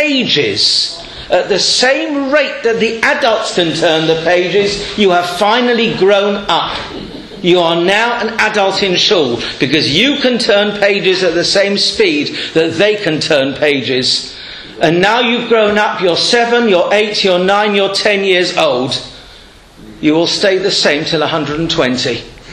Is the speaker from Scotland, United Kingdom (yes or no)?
no; London, United Kingdom; now in Manchester, United Kingdom; So that's why we live here in Manchester. I'm not making jokes. I come from London.